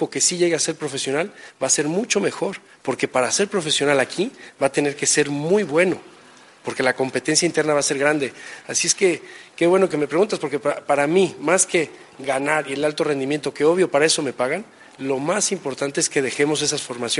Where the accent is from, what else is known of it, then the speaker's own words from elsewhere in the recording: Mexico; yo soy mexicano y no andamos tan lejos, o sea, no tendríamos por qué como mexicano presumir